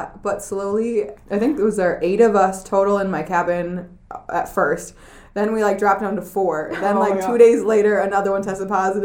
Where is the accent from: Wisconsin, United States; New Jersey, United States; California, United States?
Wisconsin, United States; Madison; I'm from Madison, Wisconsin.